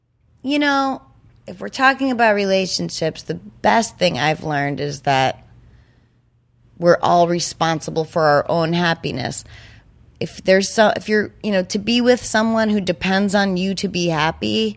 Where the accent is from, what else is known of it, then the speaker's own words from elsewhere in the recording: New Hampshire, United States; I'm from New Hampshire and the thing about New Hampshire, well, there's this kind of, girls play sports there.